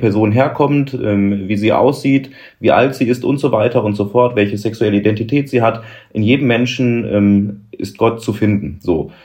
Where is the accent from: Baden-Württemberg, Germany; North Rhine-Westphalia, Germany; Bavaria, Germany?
North Rhine-Westphalia, Germany; Bochum; now in Mülheim, Germany; ich bin 34 Jahre alt, komme gebürtig aus Bochum, bin also Kind des Ruhrgebiets. Wohne gerade in Mülheim mit zwei Kollegen in einer WG und bin Priester im Bistum Essen